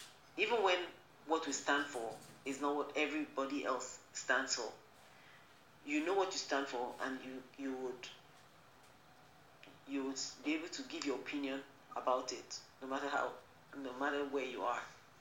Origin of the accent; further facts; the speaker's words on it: Nigeria; now in United States; I'm Nigerian. I'm a lady. I live in the United States.